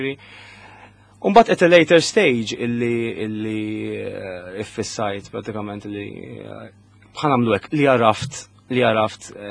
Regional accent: Cospicua, Southern Harbour, Malta; Aħna jiena ġeneralment minn Bormla. Born Lisi, papa minn Birgu, ġifieri aħna minn hemmhekk. Mbagħad pratikament immuvjajna il-pjeta.

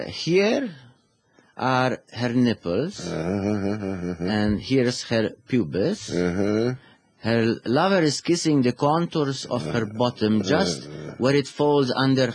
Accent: Mexico; I was raised in Mexico.

